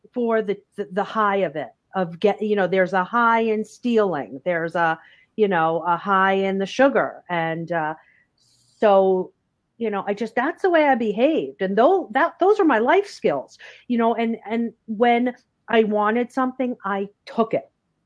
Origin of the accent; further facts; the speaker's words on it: New York City, New York, United States; I grew up in New York City, so there was a fair amount of independence.